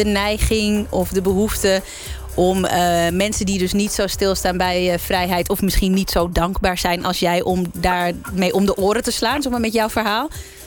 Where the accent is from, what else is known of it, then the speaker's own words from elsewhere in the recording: Netherlands; want ik ben in Nederland geboren, opgegroeid en weet eigenlijk niet beter.